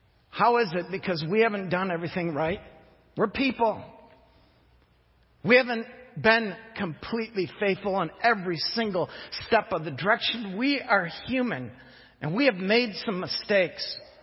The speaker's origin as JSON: {"language": "English", "town": "Jenison", "region": "Michigan", "country": "United States", "tie": "born or raised there", "said": "And mind you, I grew up in Jenison."}